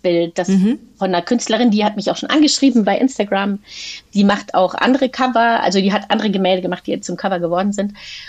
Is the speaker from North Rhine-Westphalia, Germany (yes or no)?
yes; North Rhine-Westphalia, Germany; ich bin ja aus Nordrhein-Westfalen.